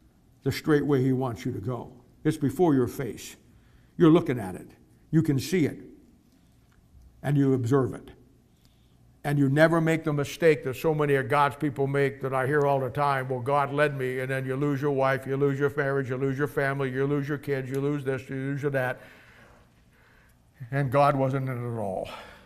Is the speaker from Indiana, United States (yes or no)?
no; Kansas City, Missouri, United States; I'd say, I'm from Kansas City.